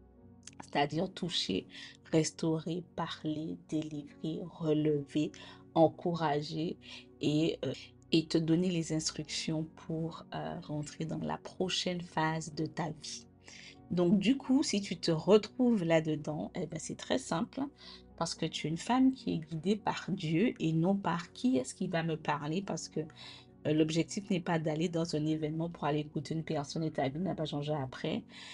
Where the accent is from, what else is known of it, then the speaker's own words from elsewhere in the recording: Guadeloupe, France; moi je suis antillaise, j'ai grandi en Guadeloupe